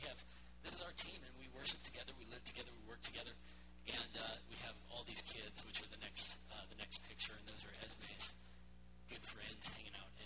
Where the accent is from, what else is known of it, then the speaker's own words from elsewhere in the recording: United States; I have people randomly buy me coffee at coffee shops because I'm American.